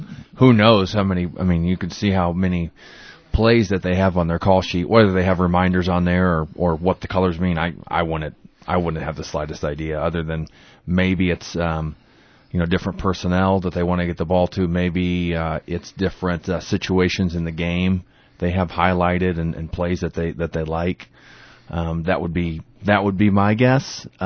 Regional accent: Medford, Oklahoma, United States; Oh, yeah, I was raised in Medford, Oklahoma.

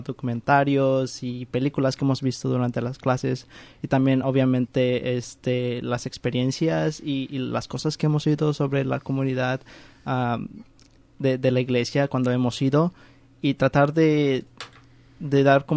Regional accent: Mexico; yo también soy mexicano, soy latino

